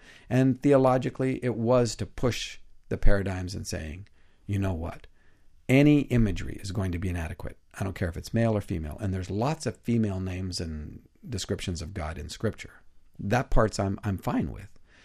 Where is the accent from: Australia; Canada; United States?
Canada; I'm a Canadian, not a Republican.